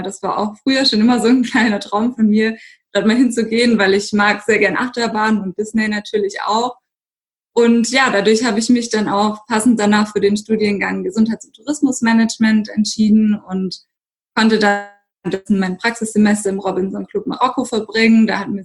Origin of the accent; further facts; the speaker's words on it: Stuttgart, Baden-Württemberg, Germany; born there; Also ich bin gebürtige Stuttgarterin